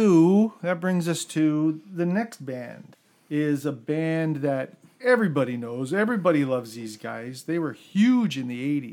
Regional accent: Canada; We're Canadian. We say Z.

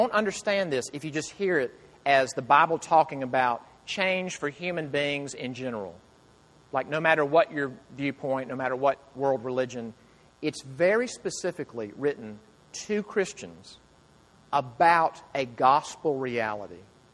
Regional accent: the South, United States; accent: southern; My southern accent says intervention, but it's intervention.

